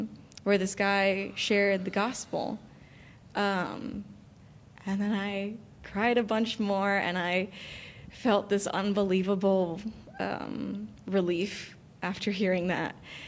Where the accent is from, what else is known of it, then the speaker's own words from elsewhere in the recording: Santa Clarita, California, United States; I am a born and raised Santa Clarita resident, so I am a Californian.